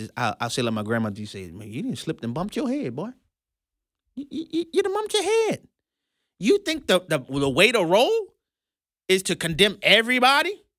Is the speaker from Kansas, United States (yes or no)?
no; New Orleans, Louisiana, United States; growing up in New Orleans, I never saw a Republican campaign for anything.